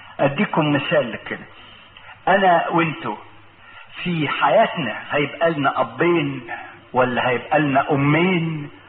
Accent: Egypt; يعني في زلازل ممكن تبتلع اضعاف ما عندنا في مصر

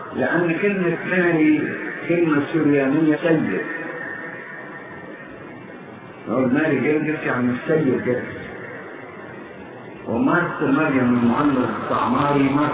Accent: Upper Egypt, Egypt; انا راجل صعيدي وتعلمت في الصعيد ازاي احترم الناس الكبار.

